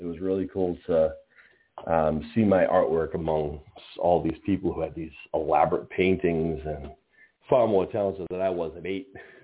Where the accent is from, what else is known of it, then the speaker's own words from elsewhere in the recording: Pawtucket, Rhode Island, United States; So what I want to do first is shout out the public library where I'm from. I'm currently airing from the Pawtucket Public Library, which is not far from where I live.